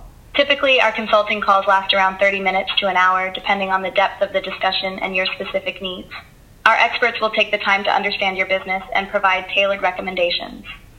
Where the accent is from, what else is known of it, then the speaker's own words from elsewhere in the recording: California, United States; I'm from California.